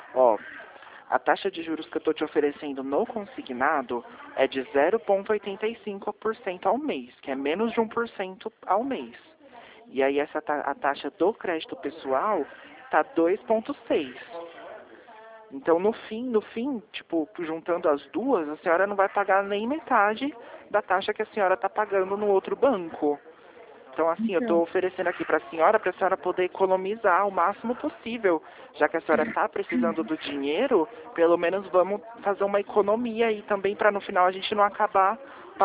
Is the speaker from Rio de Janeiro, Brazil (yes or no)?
no; Dracena, São Paulo, Brazil; Eu sou de Dracena, interior de São Paulo.